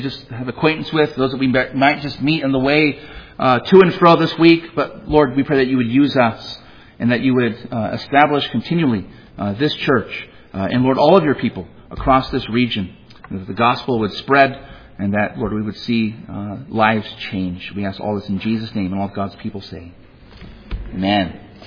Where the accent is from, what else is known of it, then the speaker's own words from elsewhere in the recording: California, United States; What better place to preach than in hell? And I'm a Californian.